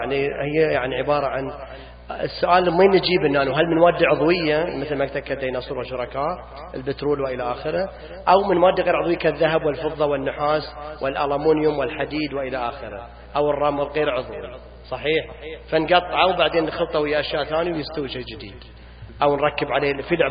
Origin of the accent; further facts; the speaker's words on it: Saudi Arabia; يحتاج في أزمة مياه عندنا في السعودية، أعطني المشاكل حقت السعودية